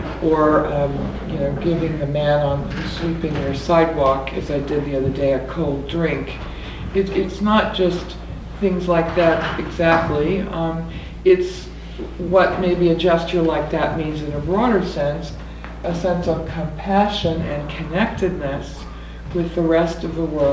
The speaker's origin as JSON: {"language": "English", "region": "New Jersey", "country": "United States", "said": "And I'm out here from New Jersey, and I'm about to go back tomorrow, very reluctantly."}